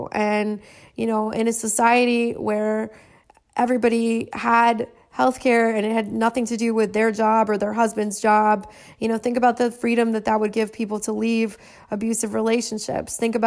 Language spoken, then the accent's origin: English; California, United States; yes, I am from California and I have done a lot of psychedelics.